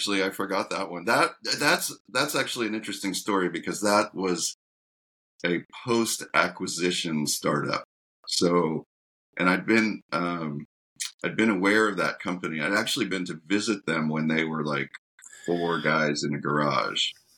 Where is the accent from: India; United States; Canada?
United States; California; So I grew up in Silicon Valley, and my original like after school job as a kid was at a startup.